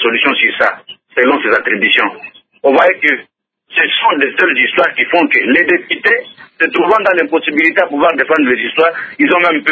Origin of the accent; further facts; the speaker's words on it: Lubumbashi, Haut-Katanga, DR Congo; si chez nous au Katanga, à Lubumbashi, à 20 kilomètres